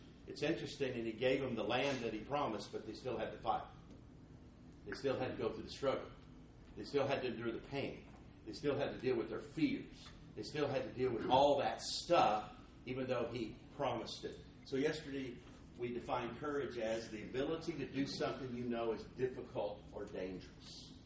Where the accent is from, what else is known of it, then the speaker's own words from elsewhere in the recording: Oklahoma, United States; And so we're both from Oklahoma, so we do understand tornadoes